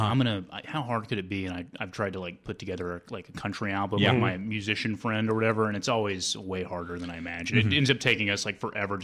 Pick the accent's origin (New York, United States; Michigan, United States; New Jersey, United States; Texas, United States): Texas, United States; Fort Worth; I'm from Fort Worth.